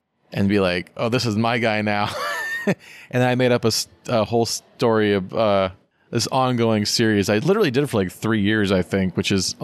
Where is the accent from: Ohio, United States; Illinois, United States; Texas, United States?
Ohio, United States; Dayton; Like, no, I grew up in I was born in Dayton, Ohio.